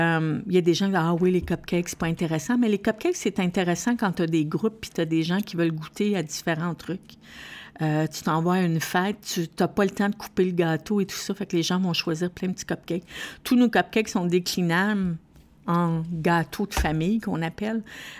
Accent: LaSalle, Quebec, Canada; Je suis née à l'hôpital de Lachine, mais je suis de Ville-la-Salle.

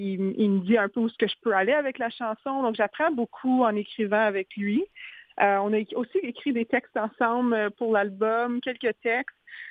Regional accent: Ontario, Canada; je suis franco-ontarienne, j'ai des façons de dire des choses des fois.

